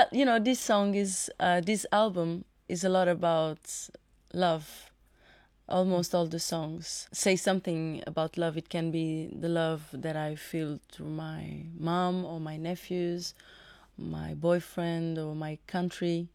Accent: Santiago, Cape Verde; English is a second language; But then I come from Santiago Island

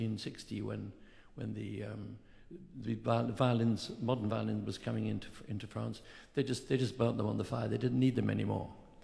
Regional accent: Newbury, South East England, United Kingdom; And the bows were all made by Philip Brown in Newbury, my hometown.

